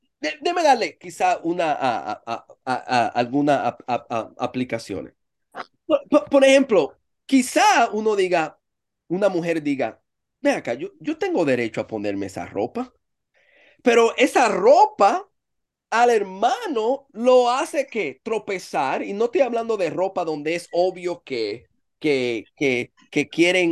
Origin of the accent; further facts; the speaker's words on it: Dominican Republic; a veces somos chistosos, a veces somos, el dominicano dice, relajado